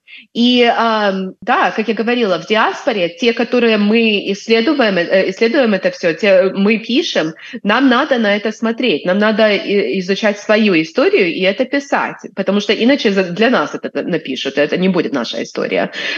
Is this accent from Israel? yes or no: no; Brest, Brest Region, Belarus; ну, я росла в Бресте, да, так я все время гуляла по этой крепости с самого-самого детства